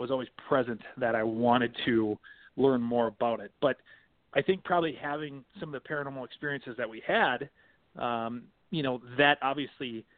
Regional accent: Minnesota, United States; We're from it's a small farming community that's about 30 to 40 miles west of Minneapolis, Minnesota.

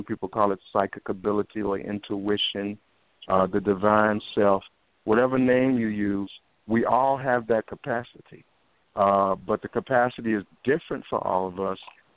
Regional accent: Chicago, Illinois, United States; And growing up in Chicago has been an extraordinary adventure.

